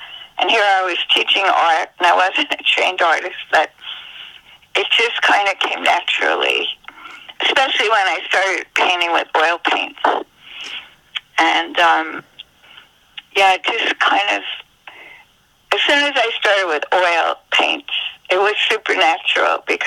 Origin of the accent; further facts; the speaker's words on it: New York City, New York, United States; I grew up in New York City, and I used to go to the Metropolitan Museum of Art a lot